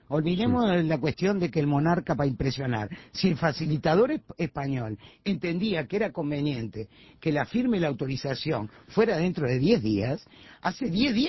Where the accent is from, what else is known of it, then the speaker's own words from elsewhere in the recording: Uruguay; Yo soy una ciudadana de la República Oriental del Uruguay.